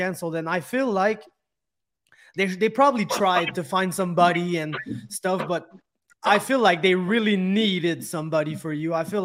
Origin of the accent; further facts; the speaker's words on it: Quebec, Canada; You know, I'm from Quebec, so we're basically in the same shit, me and you, like restrictions wise